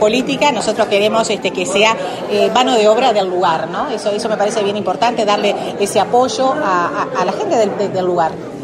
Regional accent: Artigas, Uruguay; estoy en mi tierra, digamos, acá en Artigas.

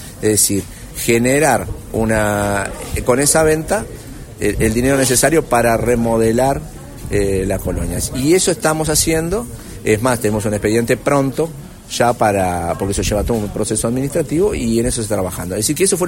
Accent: Canelones, Uruguay; arrimando a los canarios, yo soy un canario, servicios para el departamento

